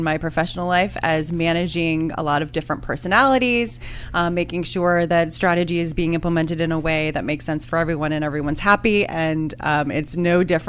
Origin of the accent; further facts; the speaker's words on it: Connecticut, United States; I am from the northwest corner of Connecticut.